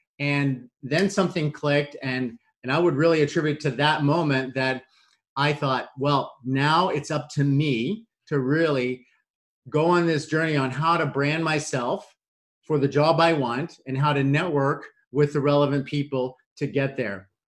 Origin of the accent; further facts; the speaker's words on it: Dallas, Texas, United States; I moved back to my hometown of Dallas